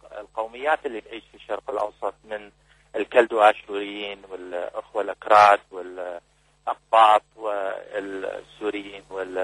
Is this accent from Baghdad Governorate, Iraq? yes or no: yes; Baghdad, Baghdad Governorate, Iraq; born there; أنا من مواليد بغداد في العراق